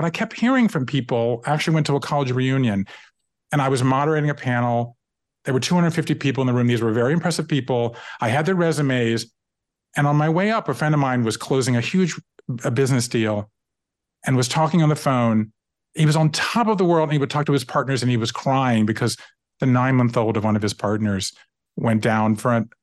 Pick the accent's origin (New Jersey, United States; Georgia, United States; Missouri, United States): Georgia, United States; Savannah; moved away as an adult; I grew up in Savannah, Georgia, and I left there and I went to the Northeast to go to college. I left there and I went to Japan in the mid 80s